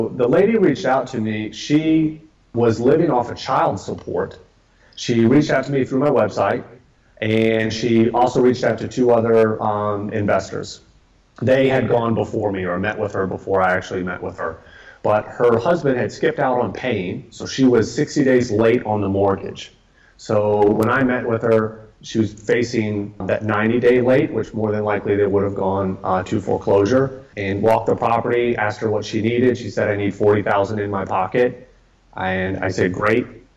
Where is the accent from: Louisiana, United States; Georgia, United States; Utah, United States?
Georgia, United States; Atlanta; now in Austin, United States; I grew up in Atlanta. Most people just rent homes in Atlanta. Here in Austin, because of the cost of living, room rental is very prevalent.